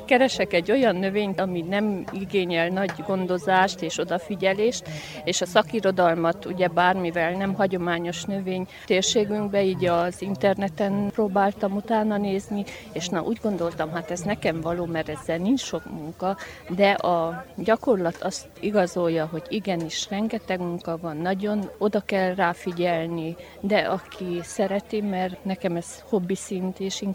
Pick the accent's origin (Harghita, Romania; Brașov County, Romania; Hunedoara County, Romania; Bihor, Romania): Harghita, Romania; Kisgalambfalva; Kisgalambfalváról jöttem, és levendula termelő vagyok.